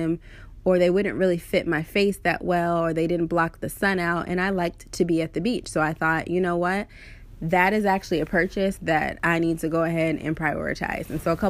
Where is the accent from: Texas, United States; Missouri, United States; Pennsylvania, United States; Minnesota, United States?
Missouri, United States; Waynesville; Branson is about 2 hours from Waynesville, where I currently live, my hometown.